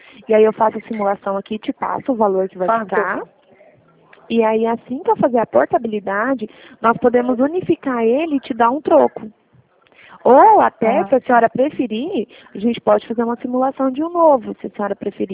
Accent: Campo Grande, Mato Grosso do Sul, Brazil; Sou de Campo Grande, da Poupa Crédito, aqui de Campo Grande.

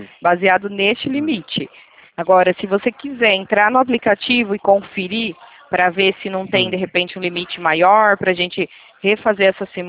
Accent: Itatiba, São Paulo, Brazil; Eu sou de Itatiba, São Paulo.

